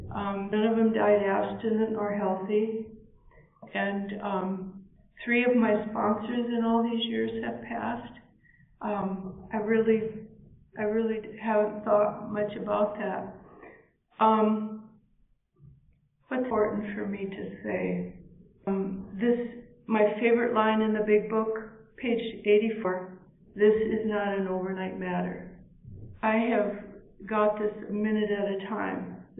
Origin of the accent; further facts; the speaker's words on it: Duluth, Minnesota, United States; I'm so happy to say … from Duluth, Minnesota, and a compulsive overeater.